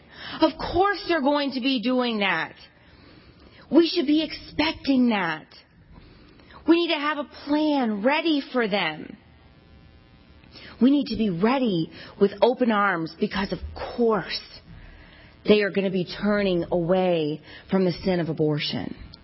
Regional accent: Texas, United States; I'm from Texas, so I guess I should give you the big howdy.

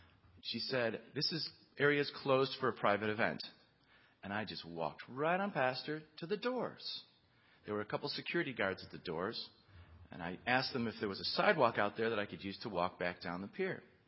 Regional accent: Illinois, United States; I grew up on Lake Michigan, biking up and down Lake Michigan. I used to bike along Navy Pier.

